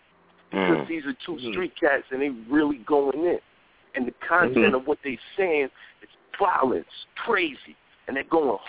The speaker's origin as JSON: {"language": "English", "town": "Brooklyn", "region": "New York", "country": "United States", "said": "Look, man, I'm from Brooklyn. I'm from Brooklyn"}